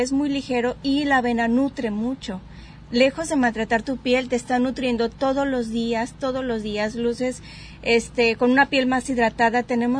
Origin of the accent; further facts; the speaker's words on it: Guadalajara, Jalisco, Mexico; Nosotros somos de Guadalajara